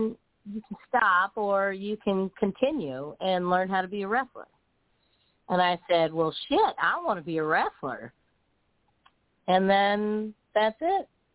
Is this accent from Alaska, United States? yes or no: yes; Adak, Alaska, United States; born there; I'm a military brat. I was born in Adak, Alaska, and we moved everywhere. So I've been to like 32 states and Canada, and the list goes on.